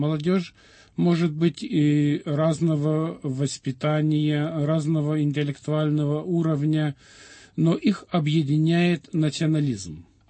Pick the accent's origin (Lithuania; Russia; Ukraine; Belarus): Lithuania; я сам литовец, но в Литве никогда не было такого ощущения